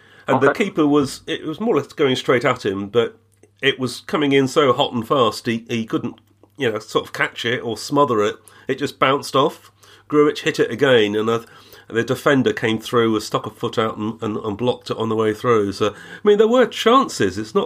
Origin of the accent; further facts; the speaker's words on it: England, United Kingdom; Yes, I'm English.